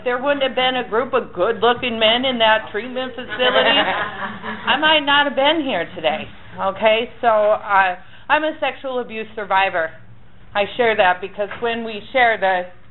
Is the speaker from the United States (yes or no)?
yes; Sioux City, Iowa, United States; now in Houston, United States; I came all the way from Sioux City, Iowa, to H-Town, Texas.